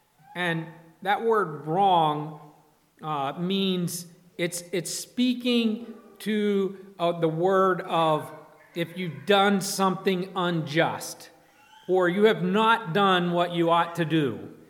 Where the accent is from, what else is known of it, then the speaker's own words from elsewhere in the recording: United States; And I'm pretty American